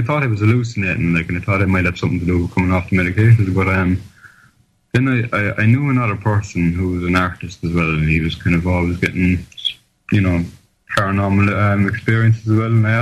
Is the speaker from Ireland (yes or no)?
yes; Ireland; now in New Zealand; I'm from Ireland and meeting people there who are having it. Now I'm in New Zealand